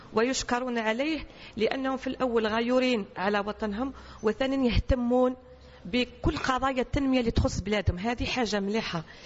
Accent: Algeria; احنا كلنا جزائريين

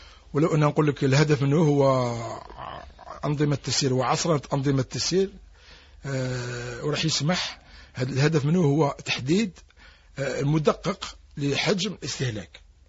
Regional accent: Algeria

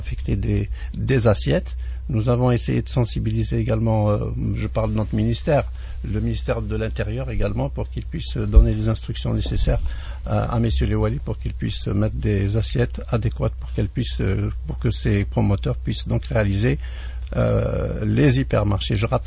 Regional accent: Algeria; la grande distribution n'est pas très très développée encore chez nous en Algérie.

